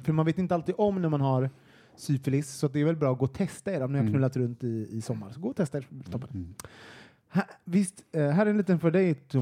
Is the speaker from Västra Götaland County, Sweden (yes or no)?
yes; Alingsås, Västra Götaland County, Sweden; Du har ju sagt ett decennium att jag kom från Alingsås.